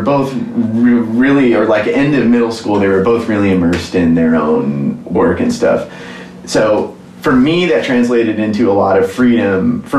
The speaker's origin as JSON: {"language": "English", "town": "St. Louis", "region": "Missouri", "country": "United States", "tie": "born or raised there", "said": "I went like full native and like really embraced growing up in St. Louis and had a rat tail and made a lot of friends"}